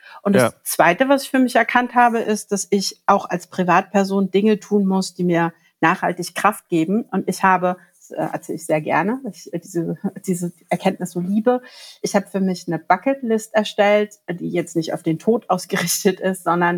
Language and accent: German; Berlin, Germany; born there; ich bin auch gebürtige Berlinerin und als solche liebe ich meine Stadt